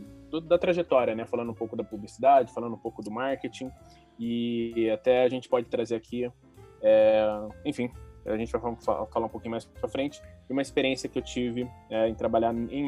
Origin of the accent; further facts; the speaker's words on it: Campinas, São Paulo, Brazil; born there; eu sou nascido em Campinas, eu sou formado em Campinas